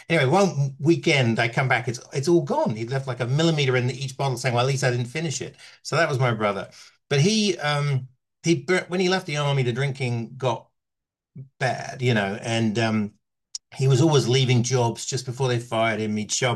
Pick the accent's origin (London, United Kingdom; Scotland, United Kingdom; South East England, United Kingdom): London, United Kingdom; moved away as an adult; now in Los Angeles, United States; So as you can tell, I grew up in London and moved to Los Angeles when I was 30